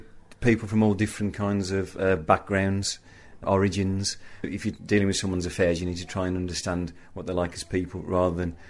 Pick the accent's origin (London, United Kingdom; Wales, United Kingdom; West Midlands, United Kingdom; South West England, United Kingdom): West Midlands, United Kingdom; Dudley; You know, I grew up in Dudley, so I mean, that kind of city centre kind of environment.